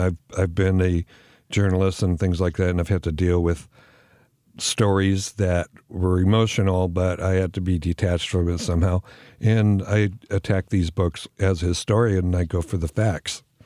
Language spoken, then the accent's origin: English; Michigan, United States; I grew up in Michigan. I heard that story.